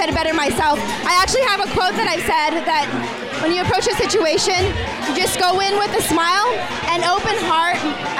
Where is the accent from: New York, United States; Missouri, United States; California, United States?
California, United States; San Francisco; I am live from San Francisco.